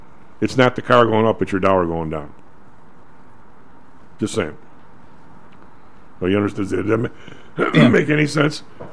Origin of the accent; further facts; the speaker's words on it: Midwest, United States; I'm from the Midwest. I'm just a dope from the South Side with, you know, 20 bucks in my pocket.